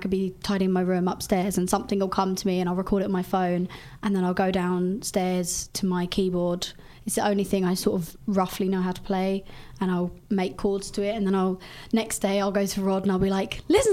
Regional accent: Crawley, South East England, United Kingdom; Yeah, sorry, I'm from Crawley.

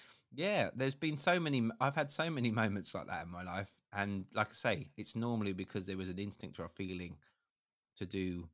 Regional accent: South East England, United Kingdom; My hometown, a bit like the first song, I live on the coast in Sussex, and it's incredibly windy here.

